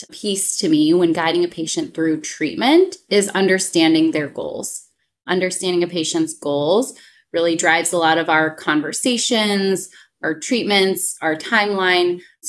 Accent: Michigan, United States; moved away as an adult; also born or lived in Denver / San Antonio; So I am from Michigan originally, and I did my medical school at Michigan State University. I moved out west to Denver, Colorado, and did my residency at St. Joe's in Denver

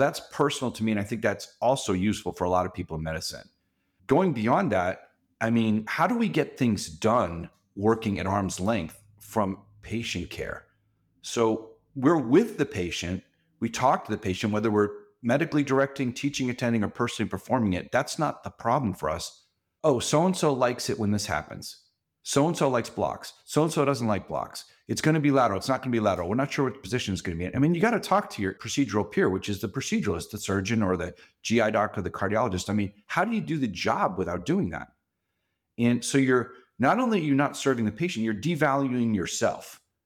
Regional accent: New England, United States; Like, I grew up in New England and I went to school. I went to college in Jersey.

